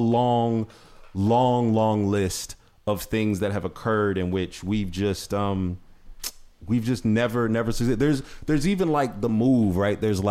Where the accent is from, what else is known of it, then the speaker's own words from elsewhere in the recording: Ohio, United States; So I'm from Northeast Ohio. You know, we've had a hard time.